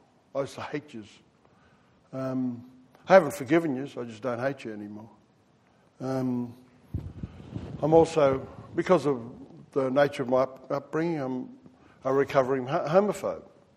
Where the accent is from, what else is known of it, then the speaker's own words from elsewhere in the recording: Charleville, Queensland, Australia; I was born in Charleville a long time ago, not quite 40,000 years, but quite a while ago now. Back in those days, you know, like, I was living in the Yumba, which is us blackfellas out in southwestern Queensland call an Aboriginal camp.